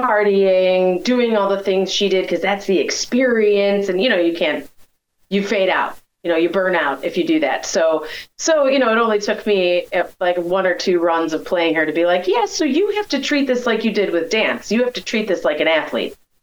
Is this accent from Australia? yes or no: no; Cleveland, Ohio, United States; I grew up in Cleveland, Ohio at Playhouse Square, and I got the gig.